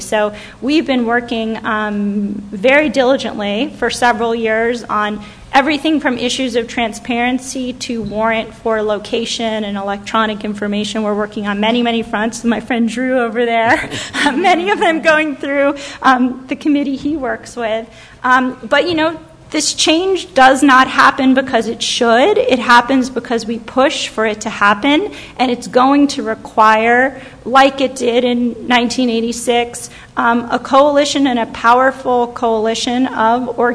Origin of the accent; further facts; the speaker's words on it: Palo Alto, California, United States; I grew up here in Palo Alto.